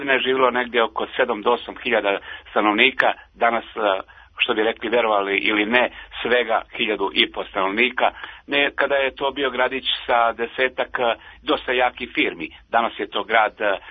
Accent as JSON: {"language": "Serbian", "town": "Knin", "region": "Šibenik-Knin County", "country": "Croatia", "tie": "born or raised there", "moved": "yes", "said": "zajedno u koloni sa gotovo nekoliko stotina hiljada mojih sunarodnika napustio moj rodni grad Knin, napustio moj zavičaj selo, napustio jednostavno sve ono od, do tog momenta što sam živeo i proživeo."}